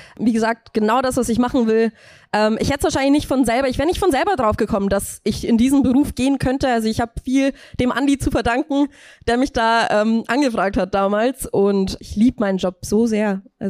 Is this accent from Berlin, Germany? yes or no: no; Dingolfing, Bavaria, Germany; Richtig, genau. In meiner Heimat in Niederbayern.